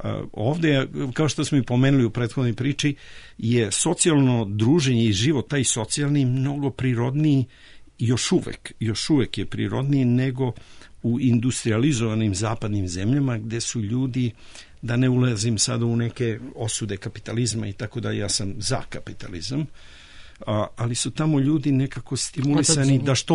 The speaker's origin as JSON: {"language": "Serbian", "town": "Bor", "region": "Bor District", "country": "Serbia", "tie": "born or raised there", "lives_now": "Belgrade, Serbia", "said": "Ovde u Beogradu, ja sam iz Bora, tamo sam završio srednju i osnovnu školu"}